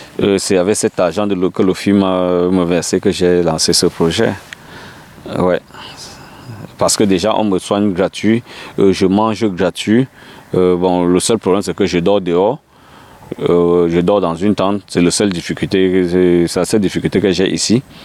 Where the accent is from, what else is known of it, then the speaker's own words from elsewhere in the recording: Cameroon; moved away as an adult; now in France; Je suis Camerounais, je suis arrivé en France le 26 juin 2023.